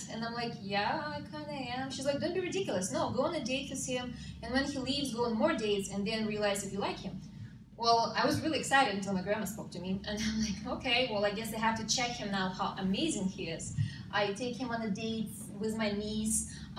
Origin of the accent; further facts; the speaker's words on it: Ukraine; English is a second language; now in United States; My story, I was raised and born in Ukraine, and my life was amazing until I came to America and I realized my life was sunk.